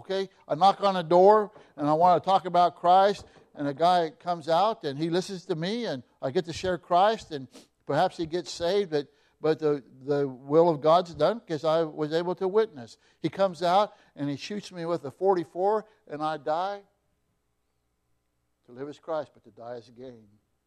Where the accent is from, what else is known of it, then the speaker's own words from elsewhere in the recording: Fossil, Oregon, United States; I come from Podunk, Oregon, a town called Fossil, 600 people, and shielded from a lot of things